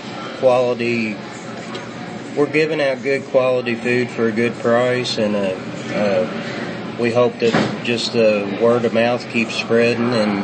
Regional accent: Louisville, Kentucky, United States; I grew up in the Germantown Schnitzelburg area at St. Joseph's Hospital, and then I went to school at Armand Lasorles. Went to St. Ag's, played for Germantown baseball.

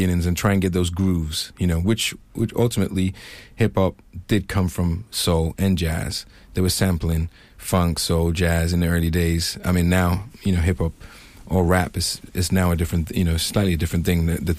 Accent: Ghana; also born or lived in France; I was born in Ghana, Ghanaian mother and a French father. So I have roots in Europe and in Africa. But my early stages in life was spent in Ghana.

